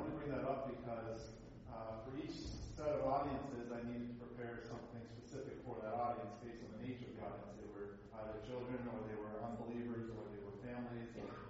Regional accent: Prince Edward Island, Canada; also born or lived in Nova Scotia; I grew up on the East Coast of Canada, born in Nova Scotia, and lived most of my formative years in Prince Edward Island.

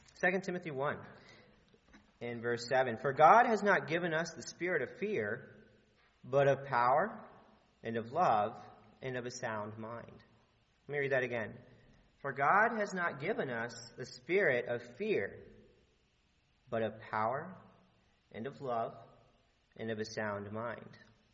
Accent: Wichita, Kansas, United States; I was raised in Wichita, Kansas, which I thought was a big city.

